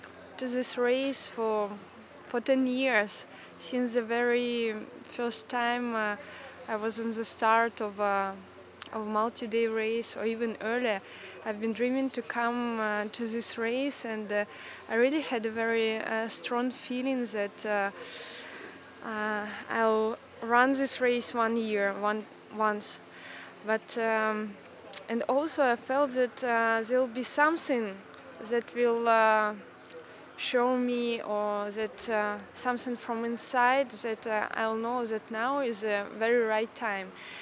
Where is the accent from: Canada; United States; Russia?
Russia; Moscow; I'm from Moscow, Russia.